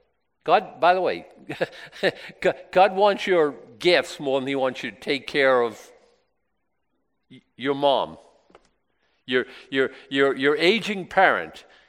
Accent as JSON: {"language": "English", "town": "Boston", "region": "Massachusetts", "country": "United States", "tie": "born or raised there", "said": "I think Paul Revere, he's my hero, and I grew up in Boston"}